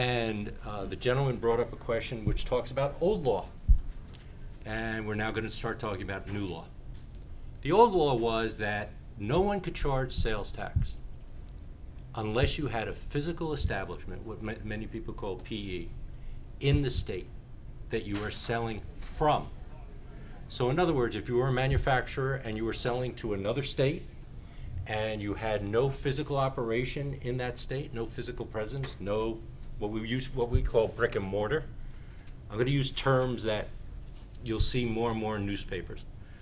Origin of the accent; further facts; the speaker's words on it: New Hampshire, United States; I come from New Hampshire, so I always throw New Hampshire in, by the way